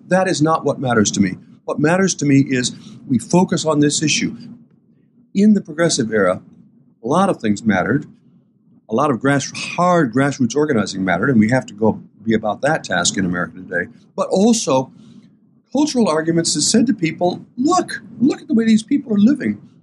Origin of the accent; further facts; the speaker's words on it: Port Clinton, Ohio, United States; When I was growing up in Port Clinton